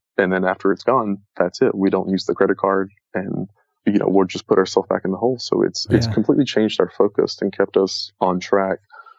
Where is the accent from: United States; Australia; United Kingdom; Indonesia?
United States; the South; I grew up in the South. And, you know, you want to move to the big city